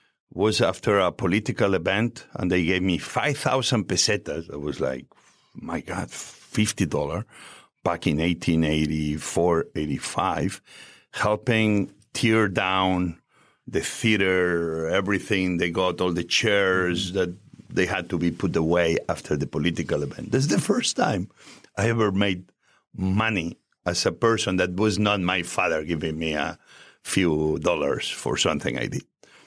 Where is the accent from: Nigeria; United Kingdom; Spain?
Spain; now in United States; when I grew up in Spain.